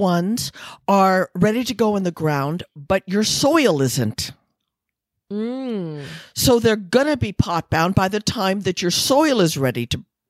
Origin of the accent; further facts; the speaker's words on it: Midwest, United States; You know, I'm from the Midwest, and you have to show me, and my critical mind is always going, yeah, right.